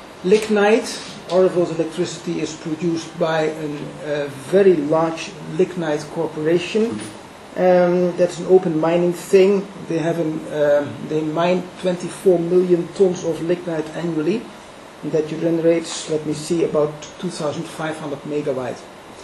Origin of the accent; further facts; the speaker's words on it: Netherlands; I'm from Holland